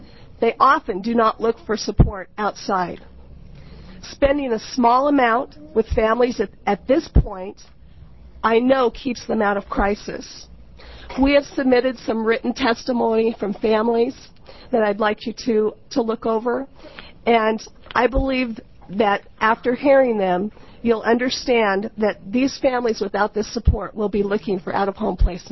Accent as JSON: {"language": "English", "town": "Bend", "region": "Oregon", "country": "United States", "said": "I'm from Bend, Oregon."}